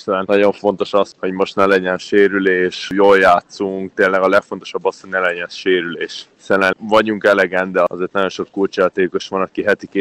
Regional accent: Hungary; Főleg én, hogy azért magyar vagyok Magyarországon játszani.

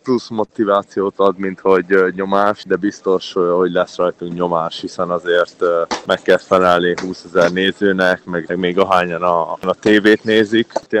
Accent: Hungary; Főleg én, hogy azért magyar vagyok Magyarországon játszani.

